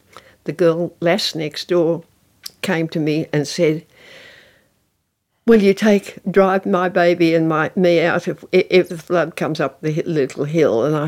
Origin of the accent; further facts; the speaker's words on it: Bathurst, New South Wales, Australia; because I came from Bathurst with an almost identical rainfall